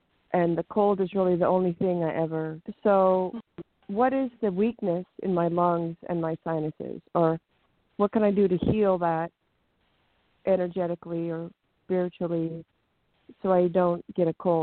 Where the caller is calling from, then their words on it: California, United States; in California.